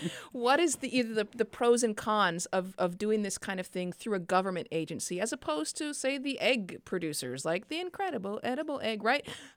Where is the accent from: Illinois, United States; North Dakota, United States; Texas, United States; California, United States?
California, United States; growing up in California, I knew that jingle.